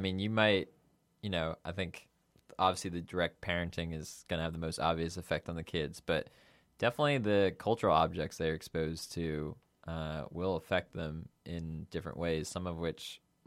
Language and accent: English; New York City, New York, United States; I grew up in the New York City area, which obviously has a fair amount of light pollution, not so much Milky Way.